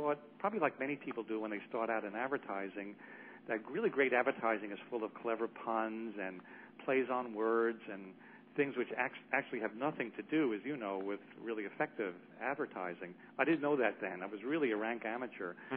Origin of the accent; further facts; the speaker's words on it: Brooklyn, New York, United States; now in The Hamptons, United States; up in Brooklyn, and now I live out in the Hamptons